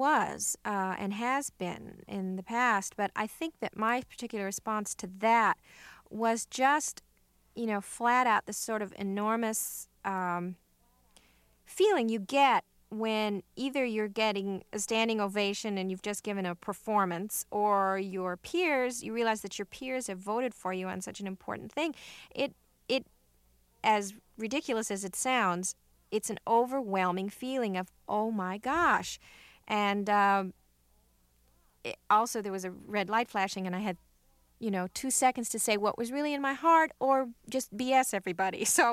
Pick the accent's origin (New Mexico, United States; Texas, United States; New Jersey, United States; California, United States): California, United States; born there; accent: Southern; Even though I was born in California, they raised me, and I had a sort of Southern accent when I was a kid just because I heard it all the time.